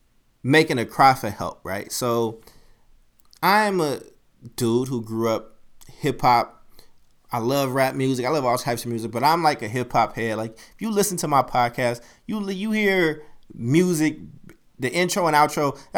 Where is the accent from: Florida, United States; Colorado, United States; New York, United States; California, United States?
California, United States; Oakland; also born or lived in Chicago; I call Oakland my hometown, but my birthplace of Chicago.